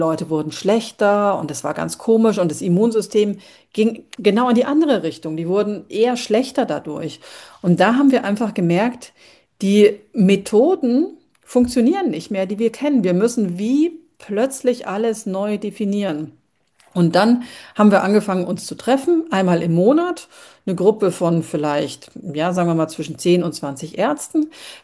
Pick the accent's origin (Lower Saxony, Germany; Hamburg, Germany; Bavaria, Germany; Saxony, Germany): Bavaria, Germany; also gerade so die Allgäuer sind ja, wo ich herkomme, alle sehr sportlich und gehen auf die Berge und machen.